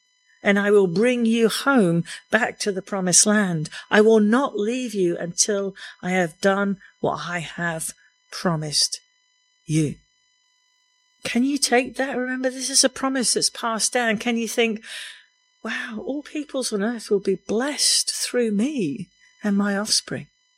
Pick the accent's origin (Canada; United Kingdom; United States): United Kingdom; England; Now, as English people, we don't often use the word awesome, do we?